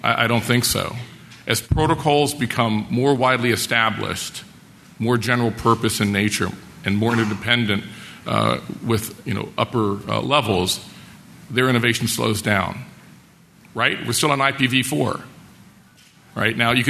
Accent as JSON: {"language": "English", "town": "Boston", "region": "Massachusetts", "country": "United States", "said": "It's not a wicked problem because I'm from Boston. We like to say wicked in front of things."}